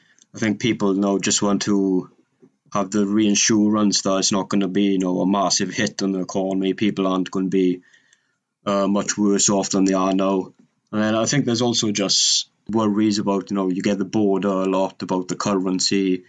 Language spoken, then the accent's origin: English; Llanelli, Wales, United Kingdom; growing up in Llanelli, I think you're just born there. I think it's, you know, entrenched in your DNA.